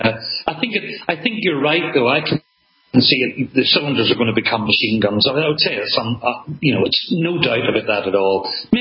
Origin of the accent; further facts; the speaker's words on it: Northern Ireland, United Kingdom; because I'm from Northern Ireland, and we know about bomb disposal.